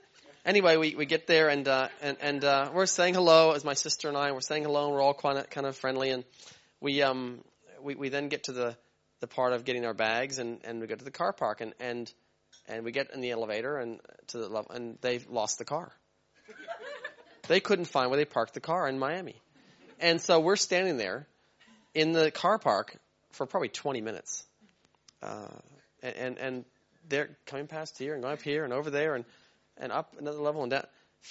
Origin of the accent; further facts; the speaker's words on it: New Zealand; We're from New Zealand.